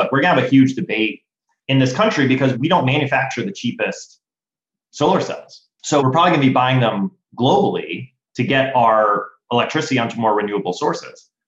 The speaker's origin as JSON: {"language": "English", "region": "Florida", "country": "United States", "tie": "born or raised there", "said": "I grew up in Florida, right? So we got a lot of like lightning and thunderstorms."}